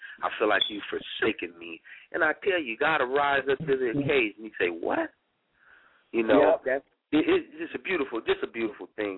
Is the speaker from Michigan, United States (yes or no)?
yes; Flint, Michigan, United States; born and raised in Flint, Michigan, just a knucklehead, you know, dropped out of school, selling drugs, the whole nine.